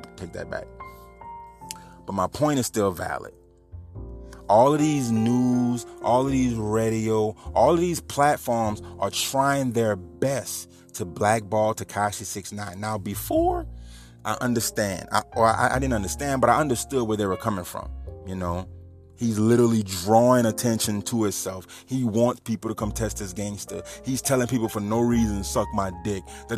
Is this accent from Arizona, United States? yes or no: no; New Orleans, Louisiana, United States; now in Houma, United States; I just moved to Houma, but, you know, I'm from New Orleans. And out here in Houma, we also get Q93.